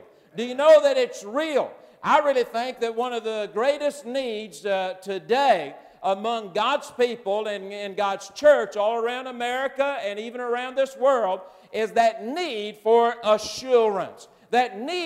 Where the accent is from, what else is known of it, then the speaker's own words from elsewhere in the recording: Alabama, United States; we're originally from Alabama. And so at this stage in our life, we are desiring to go back to our home area, be closer to some family.